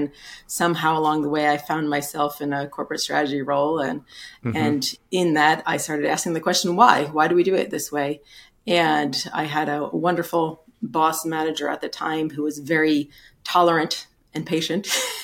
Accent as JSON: {"language": "English", "region": "New York", "country": "United States", "said": "I'm originally from upstate New York."}